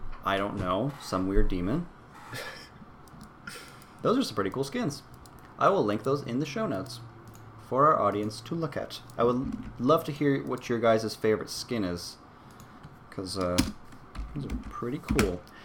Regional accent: Poland; And Poland, my home country, is 18th, which is awesome.

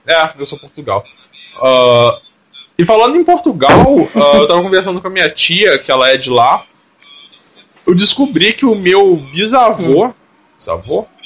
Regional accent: Brazil; Então, a gente é um país latino...

